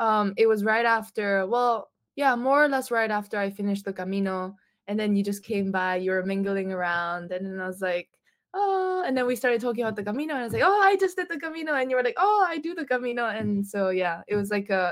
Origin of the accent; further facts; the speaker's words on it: South Korea; also born or lived in Salamanca, Spain / Barcelona, Spain; I was born in Korea, and then when I was 2 years old, I went to Salamanca because my dad studied there. And then like 3 years after, so when I was five, I went back to Korea, and then I was there until I was seven.